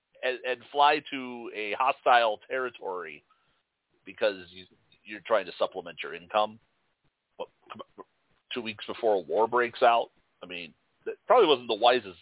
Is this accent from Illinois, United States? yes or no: yes; Chicago, Illinois, United States; no. We're from Chicago.